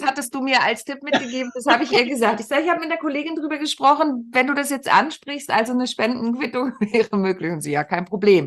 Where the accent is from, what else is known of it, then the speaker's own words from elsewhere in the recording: Lower Saxony, Germany; Braunschweig ist schöner, als man denkt. Ich bin da in der Nähe aufgewachsen